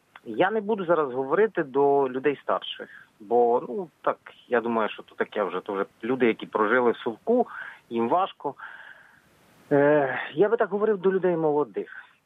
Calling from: Odesa, Odesa Oblast, Ukraine; місто Одеса.

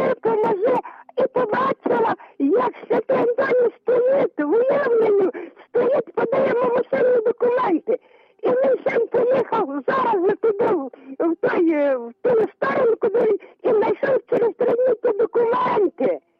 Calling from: Khmelnytskyi, Khmelnytskyi Oblast, Ukraine; Я з Хмельницького

